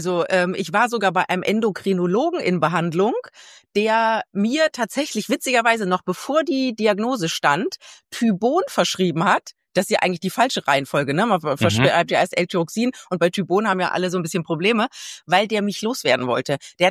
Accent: Germany; ich werde nie Ihre Patientin werden, ich komme aus Deutschland, ich habe Hashimoto, ich komme damit nicht klar.

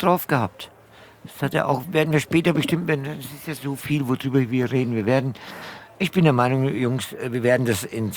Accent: Frankfurt, Hesse, Germany; ich war aus Bornheim

